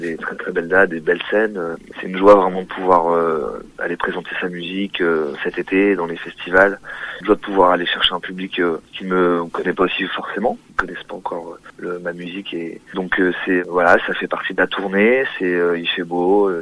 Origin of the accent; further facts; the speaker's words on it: Saint-Malo, Brittany, France; also born or lived in Dinan; Je suis né à Dinan. Ouais. J'ai pas vécu à Dinan, mais je suis né à Dinan et j'ai vécu près de Saint-Malo.